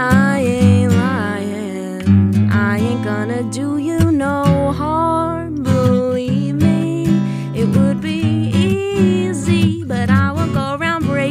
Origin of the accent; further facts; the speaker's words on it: New Jersey, United States; now in Boston, United States; I'm from New Jersey, which I so gleefully love to talk about. And I moved to Boston about 3 years ago.